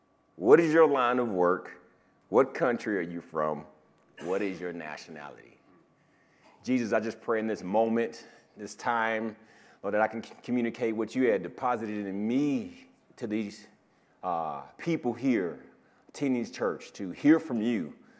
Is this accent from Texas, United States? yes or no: yes; Texas, United States; Now, I've never been a rancher. I'm from Texas. I've seen plenty of cattle.